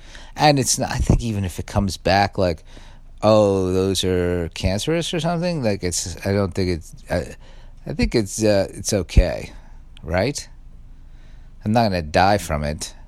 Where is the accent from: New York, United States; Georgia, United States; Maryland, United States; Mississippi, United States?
New York, United States; Staten Island; I mean, I grew up on Staten Island, but that might as well be a different. It's like I can get there on public transportation.